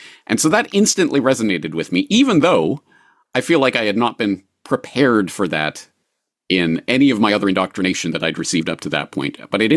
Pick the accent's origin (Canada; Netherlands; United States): Canada; as a Canadian, I was brought up in, of course, the very socialist inclined Canadian indoctrination system.